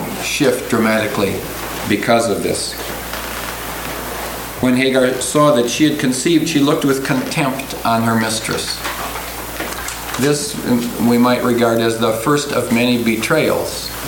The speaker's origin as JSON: {"language": "English", "region": "Wisconsin", "country": "United States", "tie": "born or raised there", "said": "when I was a youngster growing up in Wisconsin, the North Woods or the Boundary Waters"}